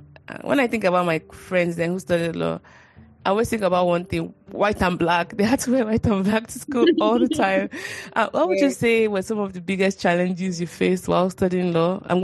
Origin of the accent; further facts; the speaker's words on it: Shomolu, Lagos, Nigeria; I grew up in Shomolo, so Bariga was one. I grew up on Falagro. Yeah. Off Falagro.